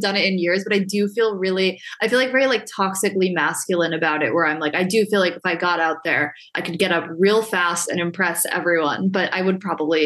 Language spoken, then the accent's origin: English; New Jersey, United States; Yes, I grew up in New Jersey.